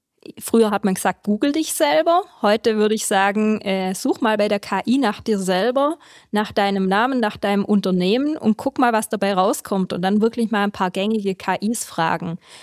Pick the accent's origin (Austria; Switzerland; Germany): Germany; Baden-Württemberg; ich komme aus dem Schwabenländle, hört man ja vielleicht.